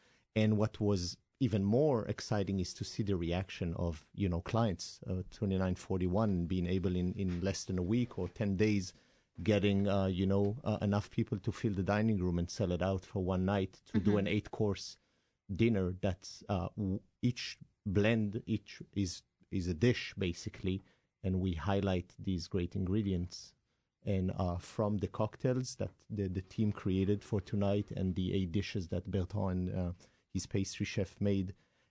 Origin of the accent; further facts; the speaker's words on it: Northern District, Israel; I'm from the Galilee.